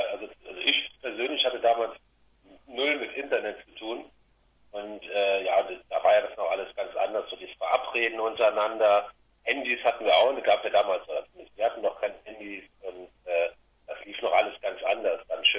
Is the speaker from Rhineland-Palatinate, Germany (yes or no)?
yes; Rhineland-Palatinate, Germany; weil wir kommen ja aus der Eifel mit dem Nummernschild DIT für Bitburg.